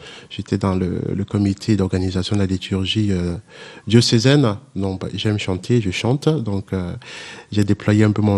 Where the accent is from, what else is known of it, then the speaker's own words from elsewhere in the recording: Cameroon; now in France; originaire du Cameroun. Je suis arrivé dans le diocèse, comme dit Rose, en 2015. Mais avant, j'ai été ordonné au Cameroun en 2005